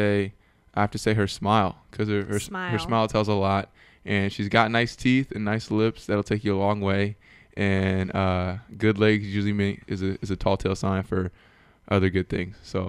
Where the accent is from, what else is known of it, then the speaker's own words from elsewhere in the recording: Puyallup, Washington, United States; I'm from Puyallup, Washington. For those of you that don't know, that is about 40 miles south of Seattle, Pierce County, right outside Tacoma.